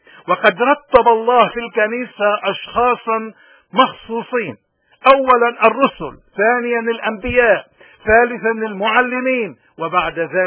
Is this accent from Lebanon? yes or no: yes; Lebanon; خصوصا كلبنانيين كنا بلبنان أو بداية الاغتراب، عم نتابع الشأن العام وداخلين فيه